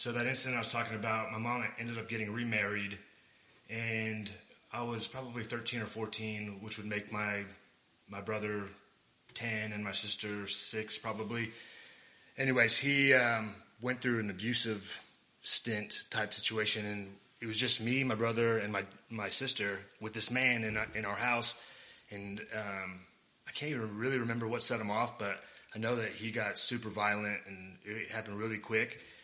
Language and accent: English; Broken Arrow, Oklahoma, United States; also born or lived in McAllen, Texas / Houston, Texas; So I was born in McAllen, Texas. Came here with my parents probably whenever I was three or four. Here is Broken Arrow. Went to school mostly in BA.